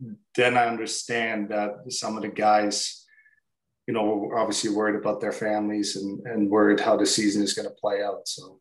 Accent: Switzerland; English is a second language; I grew up obviously in Switzerland, small town called Arvangen. We had 4,000 people in our town, fairly small community.

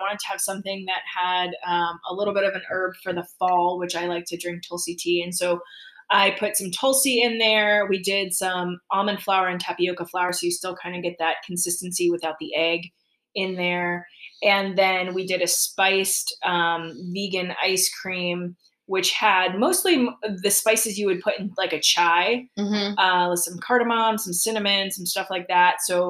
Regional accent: East Coast, United States; also born or lived in Oregon; I'm originally from the East Coast

